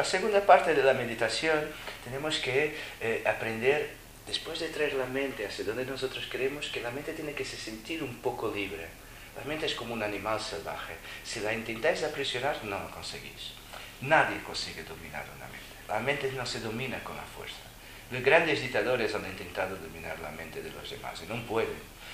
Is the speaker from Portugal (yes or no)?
yes; Portugal; Spanish is a second language; mirad en Portugal, en mi país, que hemos tenido un dictador como vosotros durante tanto tiempo